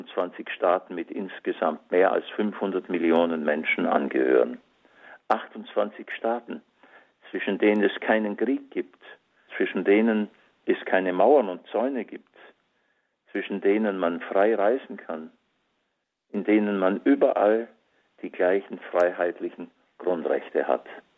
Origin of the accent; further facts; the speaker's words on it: Bavaria, Germany; 6 Jahre alt war ich, als am Abend des 29. April 1945 die Soldaten der 7. US-Armee in meiner Heimatstadt im Allgäu einmarschierten.